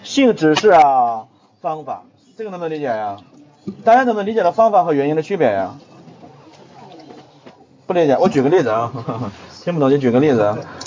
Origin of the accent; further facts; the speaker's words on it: North China, China; 我们老家呢是北方，北方呢到了冬天会下雪